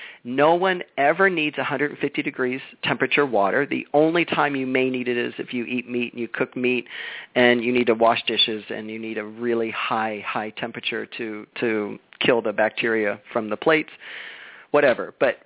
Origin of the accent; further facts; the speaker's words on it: Florida, United States; Now, I came from Florida, and my hot water heater tank was actually in my garage